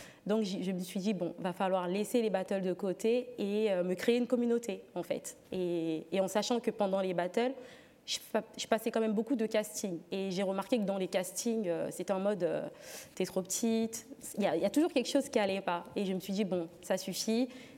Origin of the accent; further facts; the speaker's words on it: Central African Republic; je rentre dans mon pays, du coup, je suis centrafricaine. Je rentre à Bangui